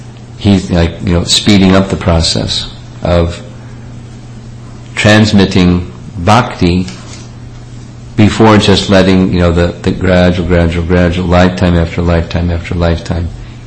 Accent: United States; I was unaware of this principle because I grew up in America.

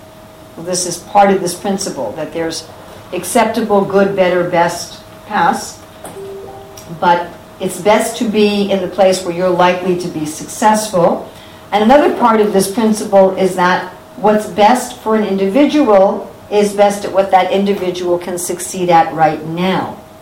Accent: New York City, New York, United States; Just like I was born and raised in New York City, which is part of New York State.

